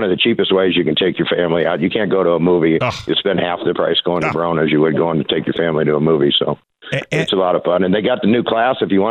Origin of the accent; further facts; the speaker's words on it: Missouri, United States; I grew up back in Missouri watching the Rusty Wallace and them race back in Missouri.